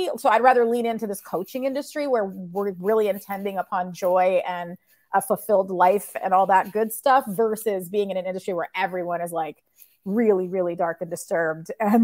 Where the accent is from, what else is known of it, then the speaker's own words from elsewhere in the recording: United States; born there; Like my parents immigrated from Egypt and I was born here in America.